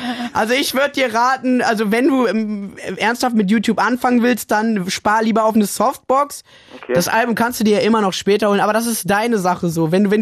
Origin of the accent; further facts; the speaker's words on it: Germany; born there; Ich bin hier geboren. Also ich bin nicht in Spanien geboren. Meine Mutter ist in Spanien geboren. Ich bin hier in Deutschland geboren, ja.